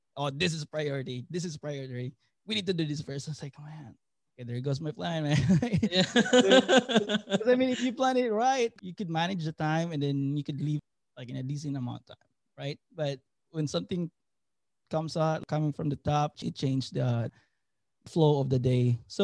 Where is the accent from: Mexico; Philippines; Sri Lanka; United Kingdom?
Philippines; Cebu, Central Visayas; also born or lived in Phoenix, Arizona; now in San Diego, United States; I'm from Cebu, Philippines. So I'm Bisaya, but I left like 20 years ago from Philippines. And then right now I'm in San Diego, California.